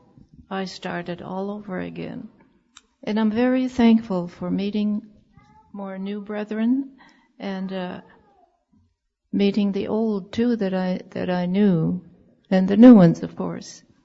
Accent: Melfort, Saskatchewan, Canada; from, I'm from Melfort, Saskatchewan.

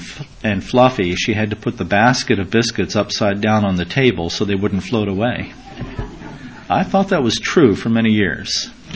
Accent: Kentucky, United States; I had the privilege of growing up in Kentucky and having family in southern Indiana.

